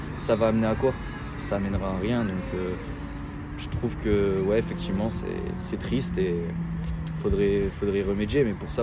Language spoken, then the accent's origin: French; North, France; now in Provence, France; à la base, je suis pas d'ici. Je suis pas de la Provence, je viens du Nord.